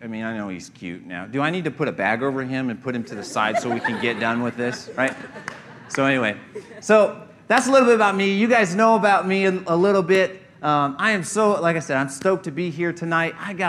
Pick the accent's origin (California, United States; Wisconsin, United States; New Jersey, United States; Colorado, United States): Colorado, United States; Well, listen, I am from Colorado, and I'm a geek